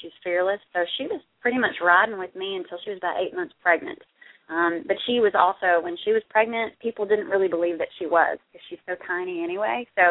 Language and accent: English; Texas, United States; I am a Texas girl forever and ever. Amen. Proud card-carrying.